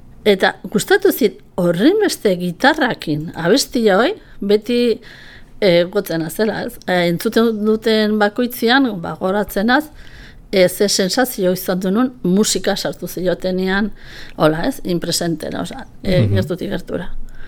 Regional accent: Zegama, Basque Country, Spain; also born or lived in Oiartzun; nire haurtzaroan, nik bost urte nitxula gutxi gora bera, nire aita lanangatikan zegamara junginan bizitzea.

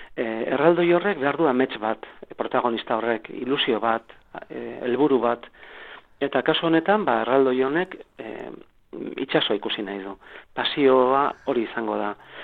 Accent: Ordizia, Basque Country, Spain; born there; now in Vitoria-Gasteiz, Spain; Gasteiztik ari naiz, baina Ordizian, Gipuzkoan jaio nintzen

